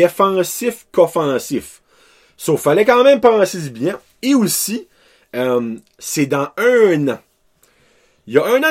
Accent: Canada; Ben moi, je m'ai dit, crime, on est Canadien.

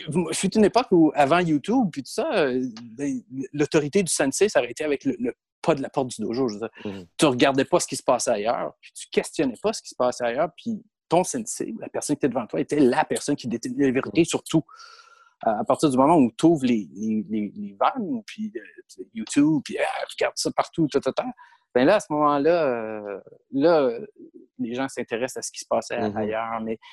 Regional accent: Montreal, Quebec, Canada; born there; Je suis né à Montréal, mais j'ai commencé les arts martiaux dans la région d'Ottawa Hall.

